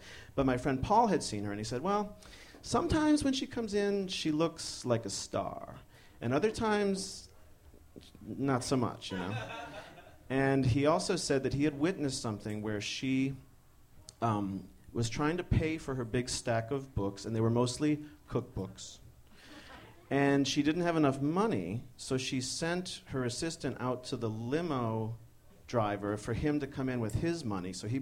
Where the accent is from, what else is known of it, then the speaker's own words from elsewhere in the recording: Detroit, Michigan, United States; I'm from Detroit, and so is … We're both Detroiters, okay?